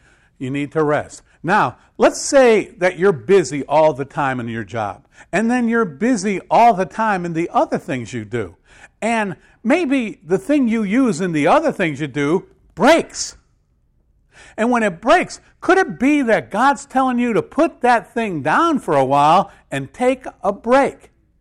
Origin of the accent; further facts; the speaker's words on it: Connecticut, United States; I'm from Connecticut. I don't really care.